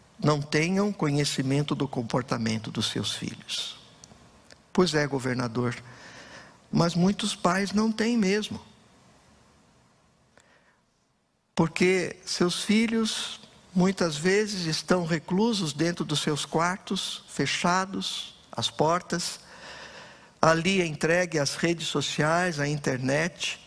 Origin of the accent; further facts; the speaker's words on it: Itapetininga, São Paulo, Brazil; estando lá na minha cidade, em Itapetininga